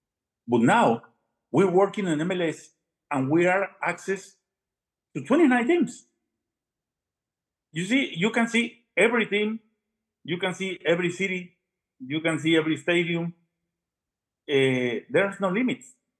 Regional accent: Mexico; English is a second language; for me, it's very important because I'm from Mexico.

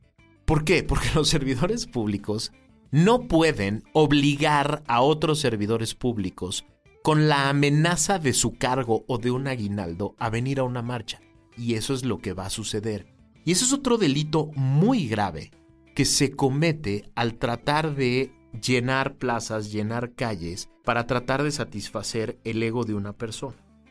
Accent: Mexico

